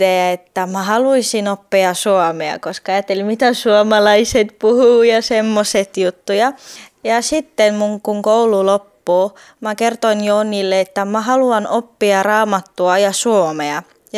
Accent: Bulgaria; now in Finland; olen Bulgariasta kotoisin, olen Bulgarian turkkilainen.

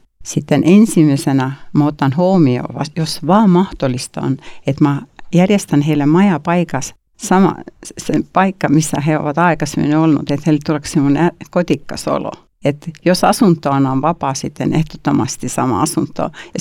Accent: Saare County, Estonia; Finnish is a second language; now in Finland; Olen kotoisin Eestistä ja olen syntynyt Saaremaalla, pienellä saarella. Ja sitten uudesti syntynyt Hyvinkäällä.

